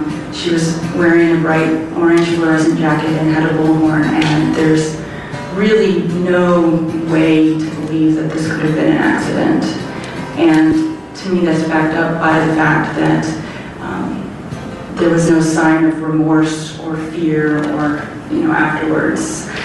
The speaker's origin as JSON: {"language": "English", "region": "Ohio", "country": "United States", "tie": "born or raised there", "also_born_or_lived": "Virginia", "said": "even though she grew up in Washington State and I grew up in Ohio and Virginia, we saw each other every summer in Minnesota."}